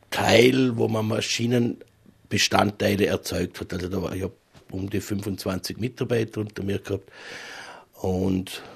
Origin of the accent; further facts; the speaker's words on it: Bludenz, Vorarlberg, Austria; ich bin ein waschechter Bludenzer. Mittlerweile auch eine große Familie. Meine Eltern sind auch gebürtige Bludenzer. Mein Vater war Polizeikommandant in Bludenz.